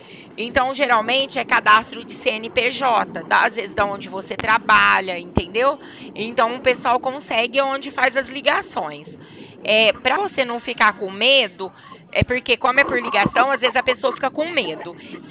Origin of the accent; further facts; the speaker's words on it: São Paulo, Brazil; Eu sou do interior de São Paulo